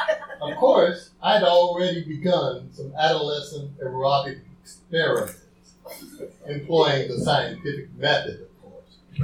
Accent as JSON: {"language": "English", "region": "Deep South", "country": "United States", "tie": "born there", "said": "I was born in the Deep South."}